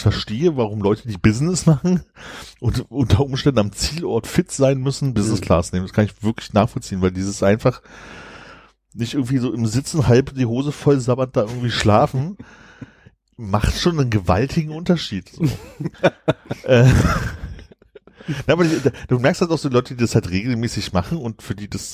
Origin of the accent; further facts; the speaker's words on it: Berlin, Germany; Also als Berliner erstaunlicherweise überfreundlich bedient.